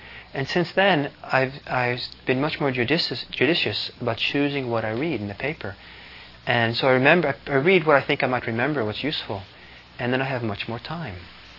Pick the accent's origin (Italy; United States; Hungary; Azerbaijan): Italy; I remember growing up in Italy, the difficulty, the kind of infuriation at 1:30, everything being closed.